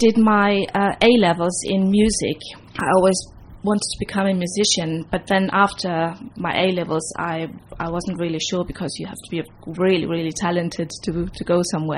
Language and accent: English; Austria; I'm from Austria. I was born in Austria into a family of jewellers and goldsmiths.